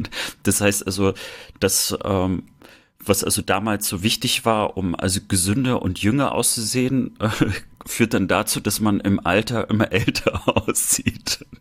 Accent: Germany; ich habe ja meine Kindheit meistens im Sommer in der Sowjetunion verbracht, irgendwie so 3 Monate. Und dort war ich immer das blasse Kind aus der DDR.

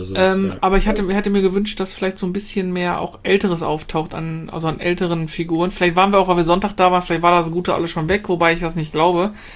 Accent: Essen, North Rhine-Westphalia, Germany; weil Düsseldorf eh schon mal schwierig ist als Essener, war es doch eine sehr, sehr weit entfernte andere Welt

